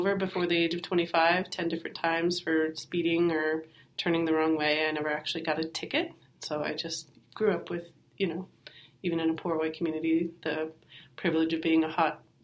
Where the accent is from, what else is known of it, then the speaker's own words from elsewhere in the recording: Burbank, Washington, United States; I grew up in a poor farming community in eastern Washington called Burbank.